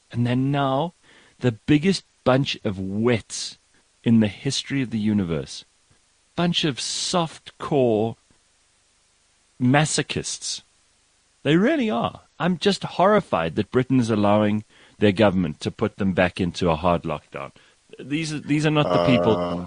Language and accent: English; South Africa; I love being South African on this day at this time